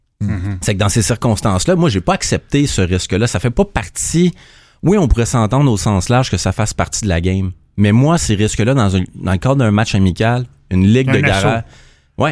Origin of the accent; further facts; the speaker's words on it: Saint-Bruno, Quebec, Canada; Le pire, c'est que je viens de Saint-Bruno, justement